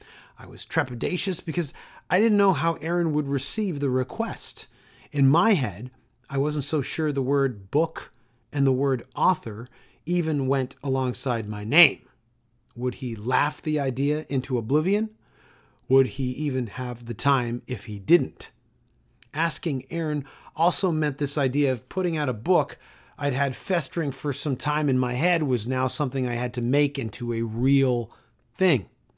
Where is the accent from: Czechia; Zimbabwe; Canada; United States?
Canada; Toronto, Ontario; Only 3 were from my hometown of Toronto.